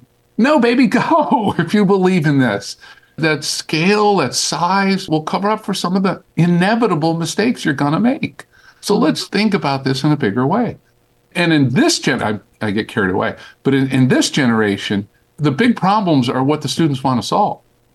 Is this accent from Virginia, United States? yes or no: no; Springfield, Massachusetts, United States; And if you're from, I was from Springfield, Mass. You're from Springfield and you go out to Ogden.